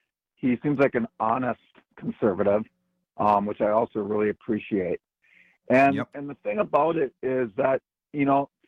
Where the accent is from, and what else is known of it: Wisconsin, United States; born or raised there; also born or lived in Seattle; now in Los Angeles, United States